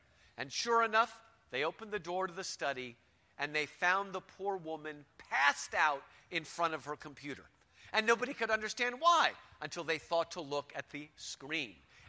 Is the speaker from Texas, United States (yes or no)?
yes; Houston, Texas, United States; I'm from Houston, Texas.